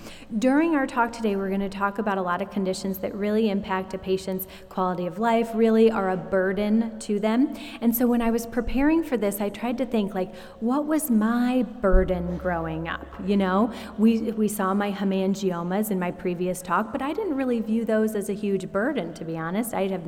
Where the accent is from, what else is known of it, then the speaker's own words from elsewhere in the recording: Arizona, United States; I grew up in Arizona.